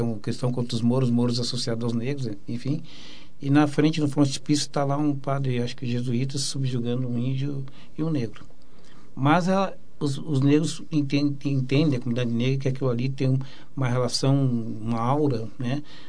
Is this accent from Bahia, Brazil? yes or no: no; Porto Alegre, Rio Grande do Sul, Brazil; nós, porto-alegrenses, como eu sou porto-alegrense, a gente não tem um sentido